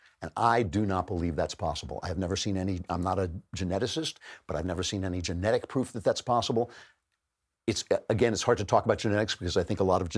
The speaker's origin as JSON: {"language": "English", "country": "United States", "said": "I'm glad I'm an American who doesn't have to think like that."}